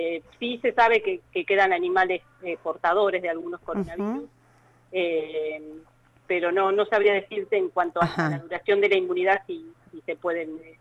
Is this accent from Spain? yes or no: no; Bahía Blanca, Buenos Aires Province, Argentina; now in Tandil, Argentina; No, soy de Bahía Blanca.